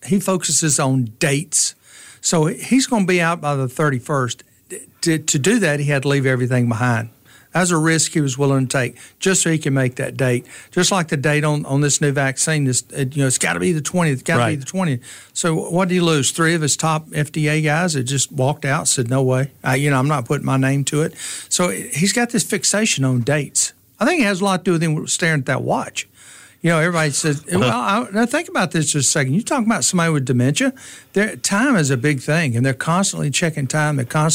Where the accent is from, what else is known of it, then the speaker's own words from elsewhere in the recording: the South, United States; I mean, we're from the South, and a lot of this stuff, I don't want to get into, but it's some strange stuff according to our culture down here.